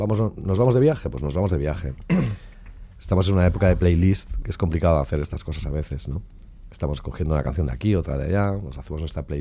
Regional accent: Catalonia, Spain; somos del Baix Llobregat, que es como el extrarradio de Barcelona, que allí pues ver un firmamento estrellado es bastante difícil.

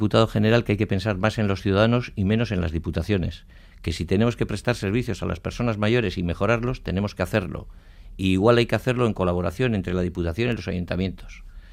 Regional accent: Basque Country, Spain; con los 2 millones que somos de vascos, 2.200.000

